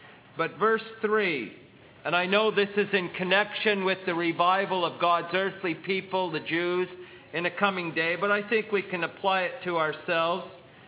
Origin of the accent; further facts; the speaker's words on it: Canada; But growing up in Canada, we learned a great deal about the British royal family.